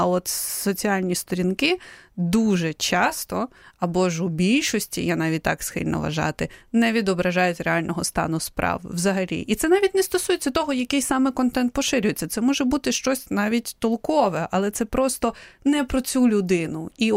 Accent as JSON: {"language": "Ukrainian", "region": "Kyiv", "country": "Ukraine", "said": "я з Києва, але у мене інтернет з'явився в там останньому класі школи, здається."}